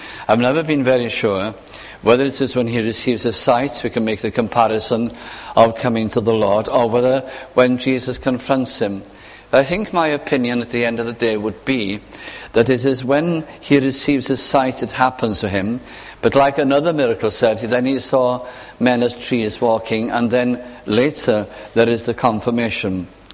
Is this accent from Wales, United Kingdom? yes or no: yes; Wales, United Kingdom; I was brought up in Northwest Wales as a child.